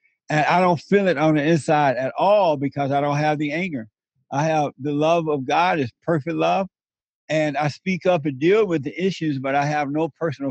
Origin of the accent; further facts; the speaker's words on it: Alabama, United States; But, you know, I grew up in Alabama on a plantation. I'm born there.